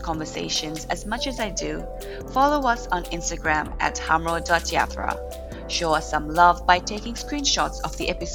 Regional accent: Nepal; It's not something that we grew up back in Nepal saying

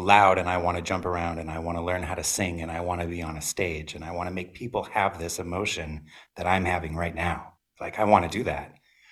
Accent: Minnesota, United States; my growing up in Minnesota, my mom would take me to go see Andrew Lloyd Webber musicals.

